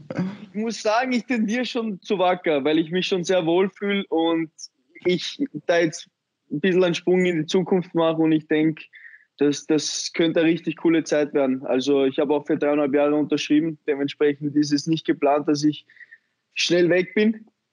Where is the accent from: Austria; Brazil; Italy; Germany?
Austria; Vienna; Wien. Weil das im Endeffekt meine Heimat ist und ich mich dort sehr wohl fühle.